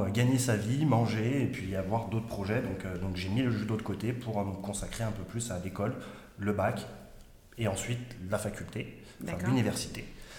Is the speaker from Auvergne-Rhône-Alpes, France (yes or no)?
yes; Saint-Priest, Auvergne-Rhône-Alpes, France; born there; Je suis né à Saint-Priest, donc en banlieue